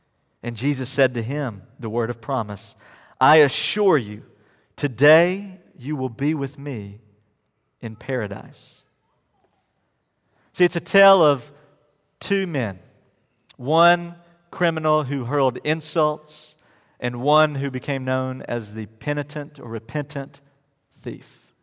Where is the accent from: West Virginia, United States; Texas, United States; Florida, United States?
West Virginia, United States; born there; My dad is from West Virginia. I was born in West Virginia. Really, all of my family is from West Virginia.